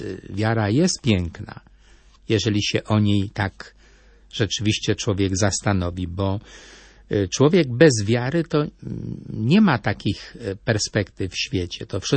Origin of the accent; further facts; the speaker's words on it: Bestwina, Silesian Voivodeship, Poland; Pochodzę z Bestwiny pod Bielskiem